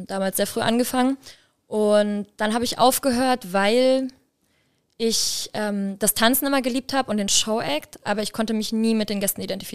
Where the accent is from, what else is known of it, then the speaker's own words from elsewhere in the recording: Greece; now in Germany; Ich bin sehr einfach in Griechenland groß geworden, also sehr, sehr einfach. Bei uns gab es nicht mal eine Waschmaschine oder sonstiges